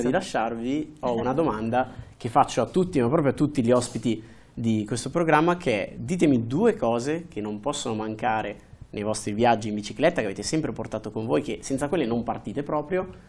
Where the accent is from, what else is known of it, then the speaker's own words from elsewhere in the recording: Milan, Lombardy, Italy; voi siete di Milano, io sono di Milano